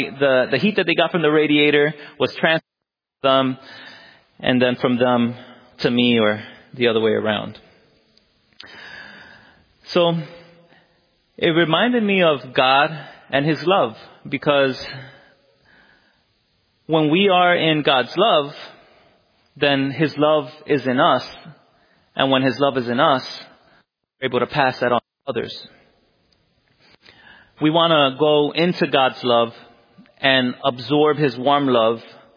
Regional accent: Philadelphia, Pennsylvania, United States; I grew up in North Philadelphia. I'm Puerto Rican. My family comes from Puerto Rico, but I was born in Philly.

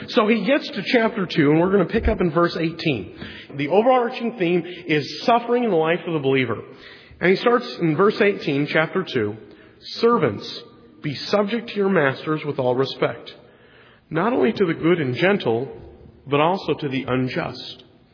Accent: Oregon, United States; As a boy growing up, I grew up in Oregon, and I was taught by my dad to watch college football.

